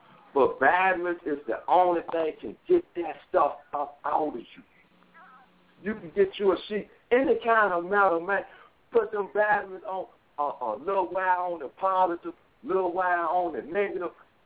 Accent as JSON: {"language": "English", "country": "United States", "said": "Man, I'm from the United States. I can go to fuck anywhere I want to go."}